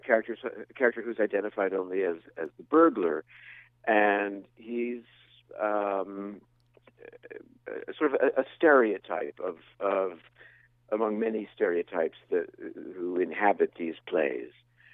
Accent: Miami, Florida, United States; moved away as an adult; now in New York, United States; I'm from Miami originally, born and raised there, went to New York to go to college, and stayed

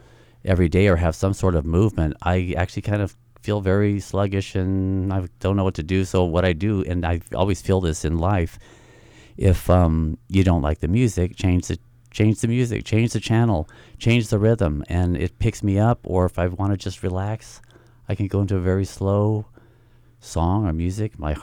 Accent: Ewa Beach, Hawaii, United States; also born or lived in American Samoa; I grew up in Eva Beach in my childhood, and I think it played an important part.

